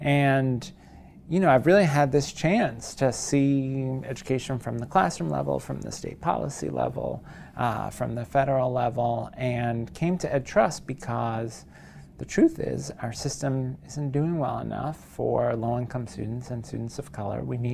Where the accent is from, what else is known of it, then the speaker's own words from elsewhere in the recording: New York City, New York, United States; So I'm originally from New York City, the son of public school teachers.